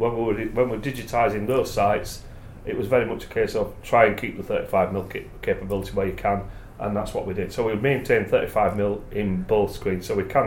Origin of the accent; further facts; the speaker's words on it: Barnsley, Yorkshire and the Humber, United Kingdom; I'm from Barnsley, I've always lived in Barnsley, I've worked all over the place, but always come back to Barnsley.